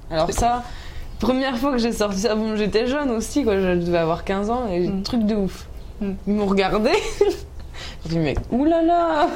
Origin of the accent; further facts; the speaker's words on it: Orléans, Centre-Val de Loire, France; accent: Southern French; quand je reviens sur Orléans, on me dit que j'ai l'accent du Sud.